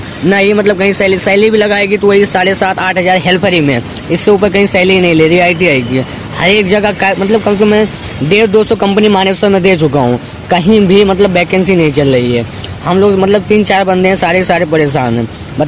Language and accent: Hindi; Sultanpur, Uttar Pradesh, India; मैं अयोध्या सुल्तानपुर का रहने वाला हूं, यूपी का।